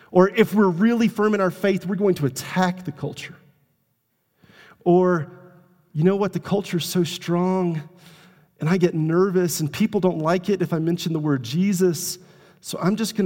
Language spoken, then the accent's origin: English; Tuscaloosa, Alabama, United States; I grew up in Tuscaloosa, Alabama, and I grew up with a really defined view of this is how we do things.